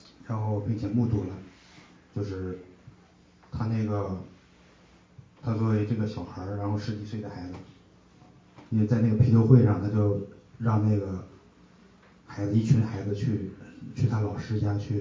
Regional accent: Shanghai, China; 来自上海啊，我们老家是河北衡水。我们从小接受唯物主义教育，并没有信仰。

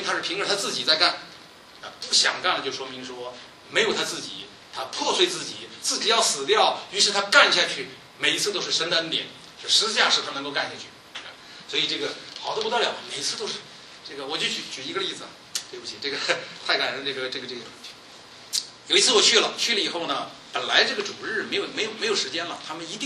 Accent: Beijing, China; 我说我就在那个内部后头长大，我是高干子弟，对，我们住的那个地方全都是中直机关和国务院的这个大院

